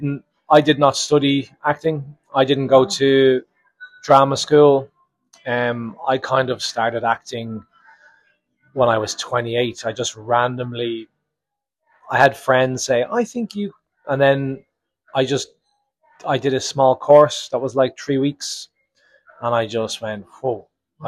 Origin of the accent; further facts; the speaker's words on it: Dublin, Leinster, Ireland; I grew up in Dublin